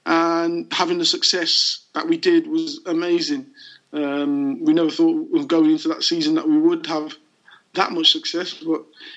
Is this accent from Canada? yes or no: no; Leicester, East Midlands, United Kingdom; I'm from Leicester, so I was born and raised in Leicester. I didn't know anything else.